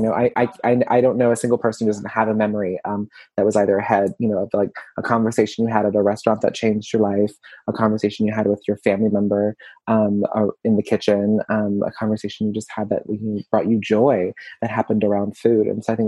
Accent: Birmingham, Alabama, United States; And, you know, I'm also from the Deep South, and one of my best friends who's still in Birmingham, Alabama, where I'm from, is actually Egyptian.

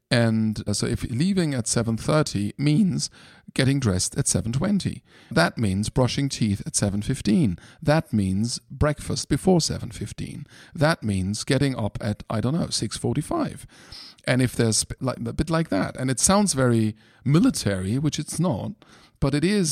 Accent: Germany; I was brought up in Germany.

